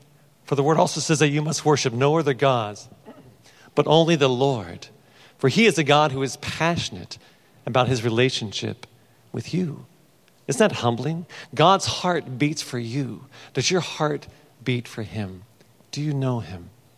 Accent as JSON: {"language": "English", "town": "Cincinnati", "region": "Ohio", "country": "United States", "tie": "born or raised there", "said": "And so I grew up there in Cincinnati. I studied piano as a youngster at the Conservatory of Music."}